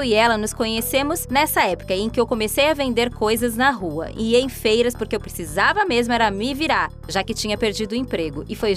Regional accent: São Paulo, Brazil; Eu sou paulistana e venho de uma família de mulheres negras. Minha avó veio do interior com 12 anos de idade para trabalhar como faxineira numa casa de família

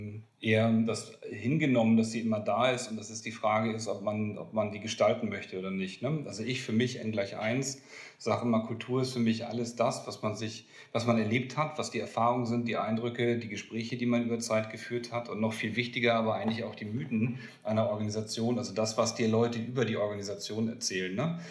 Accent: Hamburg, Germany; born there; Also ich bin in Hamburg geboren, habe dann ein bisschen studiert

